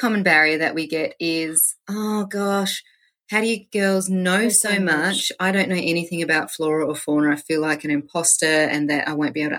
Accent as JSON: {"language": "English", "region": "South Australia", "country": "Australia", "moved": "yes", "said": "I moved up from South Australia, so it was like moving to a new country as far as flora was involved."}